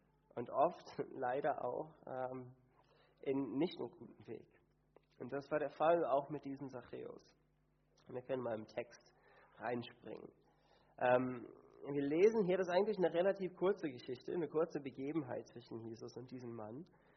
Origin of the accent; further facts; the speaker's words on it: Canada; ich bin auf dem Hof aufgewachsen in Kanada